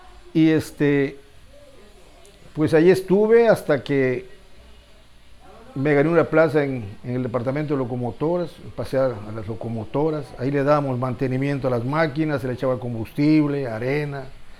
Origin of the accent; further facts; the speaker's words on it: Campeche, Mexico; Yo soy de Campeche.